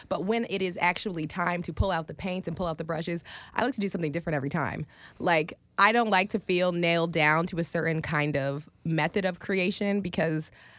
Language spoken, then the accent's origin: English; Charlotte, North Carolina, United States; I lived with both of my parents. I grew up in Charlotte, North Carolina.